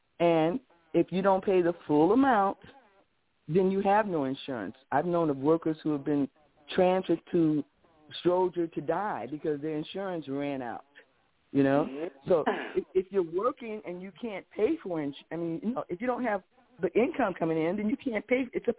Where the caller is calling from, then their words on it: Chicago, Illinois, United States; here in Chicago.